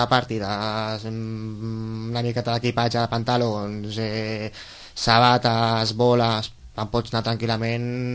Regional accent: Sitges, Catalonia, Spain; sinó que quasi tots els subcomponents que som de Sitges.

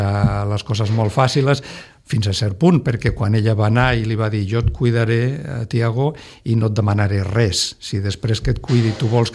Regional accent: Aranjuez, Community of Madrid, Spain; born there; jo vaig néixer a Aranjuez

